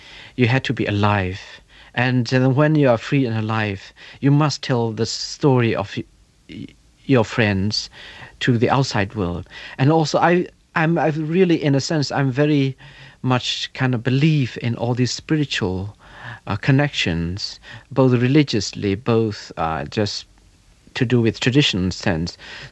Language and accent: English; Myanmar; moved away; were killed on the streets of Burma. And then the military coup happened by September. So I had to flee my hometown and went into the jungle.